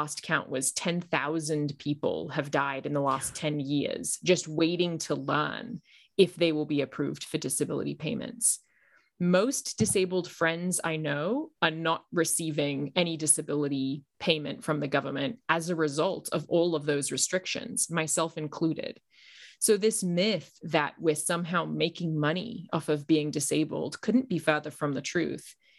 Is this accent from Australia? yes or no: yes; Australia; I'm from Australia, as you probably hear in my muddled accent.